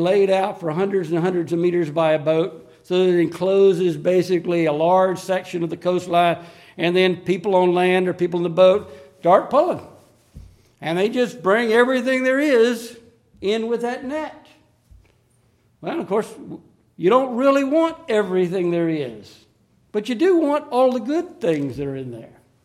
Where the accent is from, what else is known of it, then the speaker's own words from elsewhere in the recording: Florida, United States; And, you know, I'm from Florida. I don't even like the idea of it's already too much winter for me.